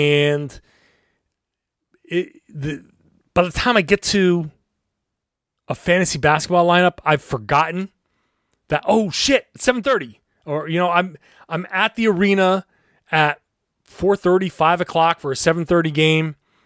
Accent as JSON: {"language": "English", "town": "Pawtucket", "region": "Rhode Island", "country": "United States", "tie": "born or raised there", "said": "Well, I'm from Pawtucket, Rhode Island. I grew up in New England."}